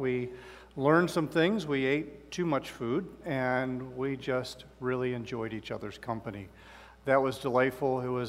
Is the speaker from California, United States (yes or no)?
no; Ohio, United States; I grew up in Northeast Ohio, and so at a Cleveland TV station, every Saturday afternoon was Superhost Mad Theater.